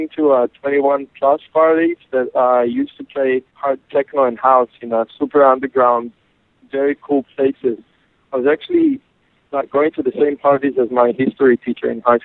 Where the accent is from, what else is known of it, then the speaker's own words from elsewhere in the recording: Tel Aviv, Tel Aviv District, Israel; moved away as an adult; That's correct, in Tel Aviv.